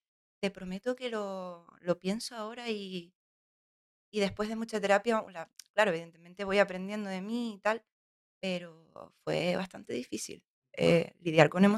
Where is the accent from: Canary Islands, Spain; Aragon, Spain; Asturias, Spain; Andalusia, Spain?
Canary Islands, Spain; born there; yo vengo de una familia realmente residente extranjera. Ellos se vinieron, mis padres se vinieron, si no me equivoco, en el 92 o así. Yo nací un par de años después aquí en Tenerife.